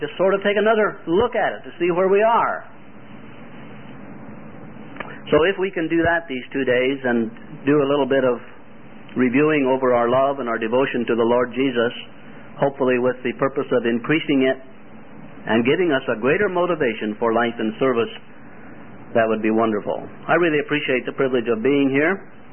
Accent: Iowa, United States; See, I'm a country boy. I'm from Iowa, where they grow a lot of corn and have big ears.

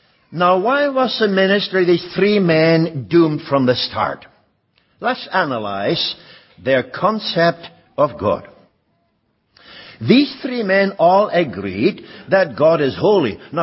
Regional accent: Germany; now in Canada; No, I'm from Germany. My birthplace. Born again in Canada.

